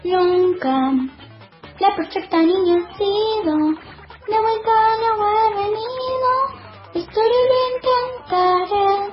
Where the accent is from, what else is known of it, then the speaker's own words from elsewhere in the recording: Buenos Aires, Argentina; soy de Buenos Aires